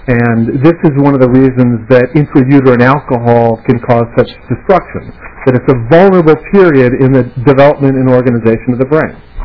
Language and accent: English; North Dakota, United States; the thing that really makes me nervous is that you may find out I'm actually from North Dakota.